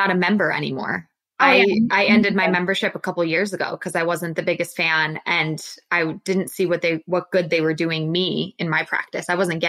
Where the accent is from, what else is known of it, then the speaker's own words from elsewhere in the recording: Massachusetts, United States; like I grew up in Massachusetts and then my clinical job was in Tallahassee, Florida.